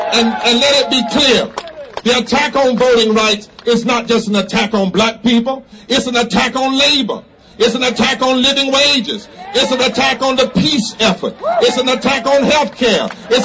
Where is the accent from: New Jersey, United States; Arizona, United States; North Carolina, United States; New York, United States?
North Carolina, United States; I come from the South, from North Carolina, where we have seen since Shelby the worst coordinated attack in this country.